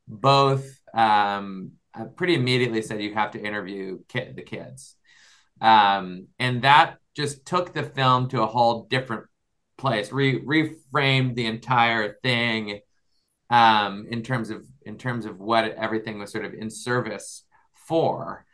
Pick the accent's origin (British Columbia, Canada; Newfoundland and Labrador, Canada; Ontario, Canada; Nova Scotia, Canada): Nova Scotia, Canada; I'm from Nova Scotia. I did not go to LAUSD.